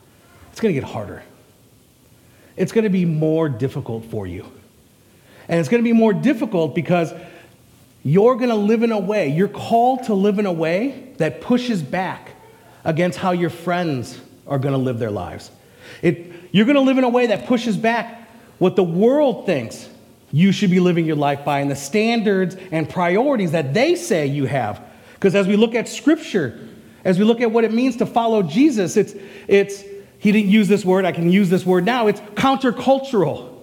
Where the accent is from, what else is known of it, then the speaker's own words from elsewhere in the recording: Texas, United States; born there; also born or lived in Uganda / Russia / Canada; I was born in Texas. My family moved up here when my dad got a job at General Mills and Power Packaging